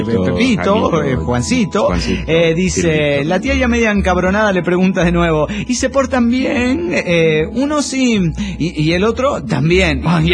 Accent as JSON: {"language": "Spanish", "town": "Quito", "region": "Pichincha", "country": "Ecuador", "said": "de Quito, Ecuador."}